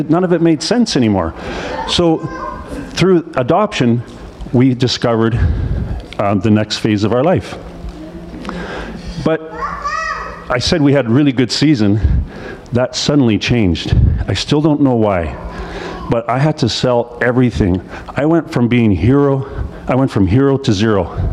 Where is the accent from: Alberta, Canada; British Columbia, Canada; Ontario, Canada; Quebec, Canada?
British Columbia, Canada; Chilliwack; we're from Chilliwack, BC, born and raised there, both Marianne and I. We grew up in the same church, Dutch Reformed Church.